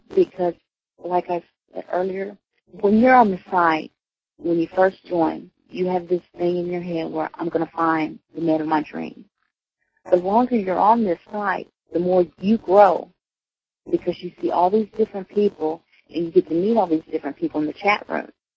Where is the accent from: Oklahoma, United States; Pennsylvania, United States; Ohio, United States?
Oklahoma, United States; I'm from Oklahoma. I've never been out of Oklahoma.